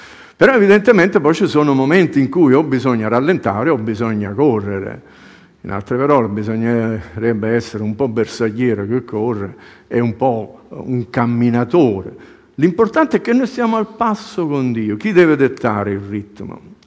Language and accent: Italian; Torre Annunziata, Campania, Italy; io sono di Torre Annunziata